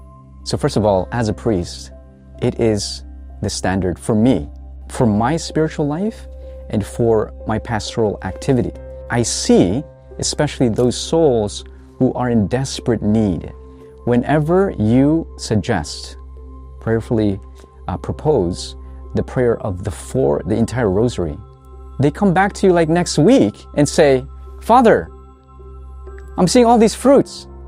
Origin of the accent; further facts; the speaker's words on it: Canada; I'm Filipino, so I'm cradle Catholic, but I grew up in Canada.